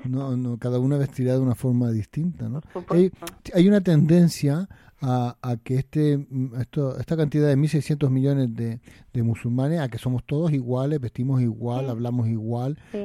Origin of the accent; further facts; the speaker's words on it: Canary Islands, Spain; a mí en particular, como canario que soy, me gusta el mojo picón